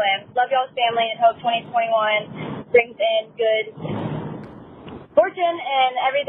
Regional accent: Beaumont, Texas, United States; I'm from Beaumont, Texas.

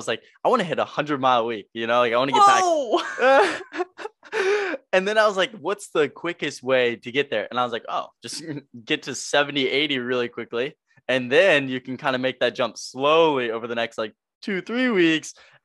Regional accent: Virginia, United States; I'm 21. I'm from Virginia. I now live in LA, and I'm basically a running YouTuber

